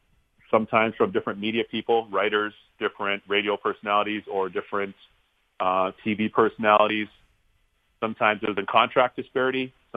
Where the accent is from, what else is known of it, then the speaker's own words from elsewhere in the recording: Canada; now in United States; my parents emigrated from Barbados in the Caribbean, and they went to Canada. So my ancestral home's Barbados in the Caribbean. You know, I was born and raised in Canada, and home for me is the United States.